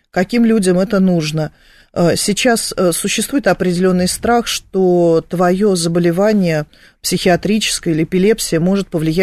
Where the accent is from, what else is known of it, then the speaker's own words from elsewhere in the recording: Moscow, Russia; я москвичка